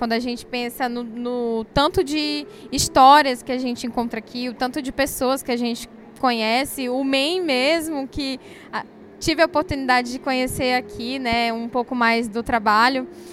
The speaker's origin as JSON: {"language": "Portuguese", "region": "Roraima", "country": "Brazil", "tie": "born or raised there", "said": "sou roraimense, nascida e criada em Roraima"}